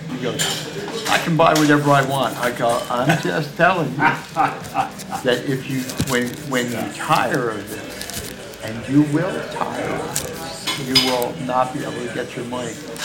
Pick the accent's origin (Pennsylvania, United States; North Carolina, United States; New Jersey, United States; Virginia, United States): New Jersey, United States; Kearny; A guy around the corner from where I grew up in Kearney, New Jersey.